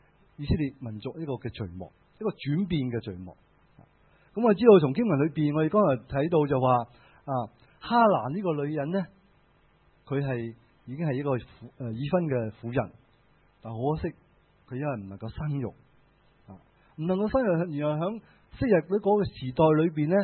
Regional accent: China; 咁另外咧，我哋中国人都好识安慰自己嘅。

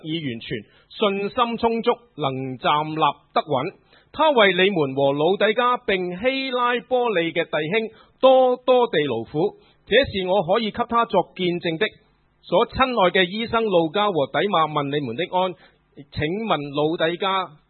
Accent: Guangdong, China; 我哋广东人好中意煲老火汤，系咪？

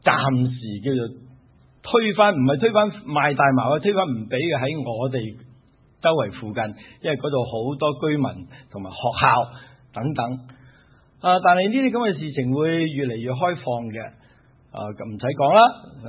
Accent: China; 我哋特别我哋中国人会好觉得亲情系好宝贵

